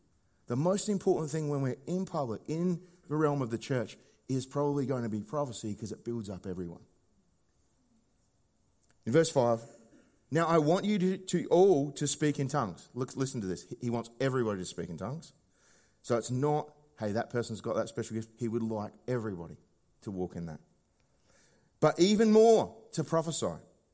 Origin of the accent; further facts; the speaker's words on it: Australia; And I would know that as an Australian